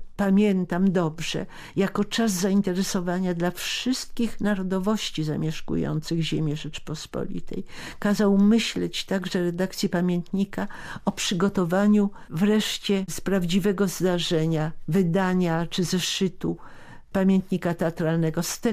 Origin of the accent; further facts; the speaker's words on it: Łódź, Łódź Voivodeship, Poland; jestem łodzianką.